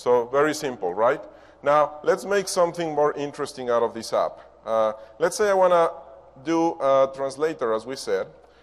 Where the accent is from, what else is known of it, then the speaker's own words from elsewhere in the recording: Mexico; first language Spanish; English is a second language; So I'm from Mexico, so I speak Spanish.